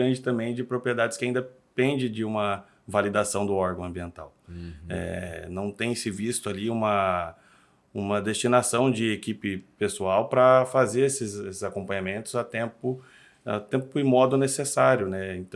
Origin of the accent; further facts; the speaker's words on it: Mato Grosso, Brazil; ali no estado do Mato Grosso. O nosso estado ali, de onde eu venho, nós temos já o CAR digital